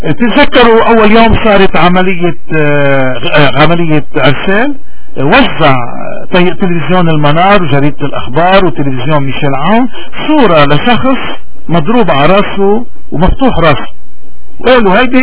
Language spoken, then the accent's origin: Arabic; Lebanon; كتير بدنا نكون منتبهين كلبنانيين